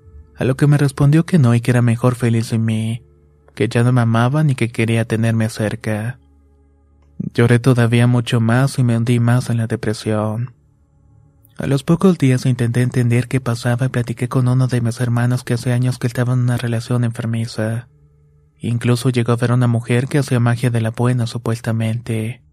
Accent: Córdoba, Argentina; Todo comienza en el 2015. Soy de Córdoba, Argentina

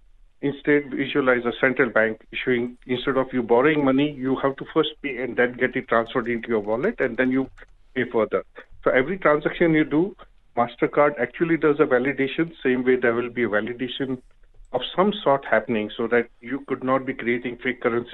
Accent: India; originally I'm from India

